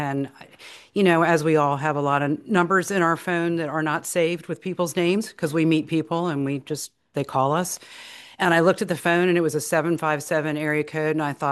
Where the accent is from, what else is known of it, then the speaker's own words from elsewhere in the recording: Richmond, Virginia, United States; And so growing up in Richmond in the 1960s in this very normal family, and we sort of lived in this area of Richmond.